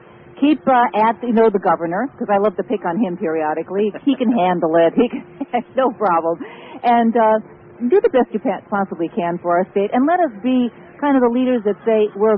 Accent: Chicago, Illinois, United States; now in California, United States; I'm originally from Chicago years and years ago. I feel like I'm in a California now. I've been here since 77.

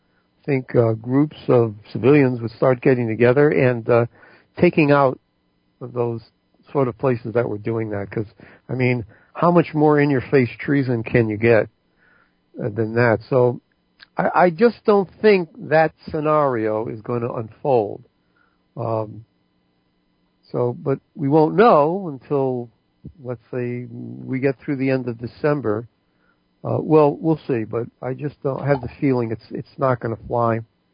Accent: United States; I was an enlisted man, I'm as American as you can get. I'm apple pie American as you can get.

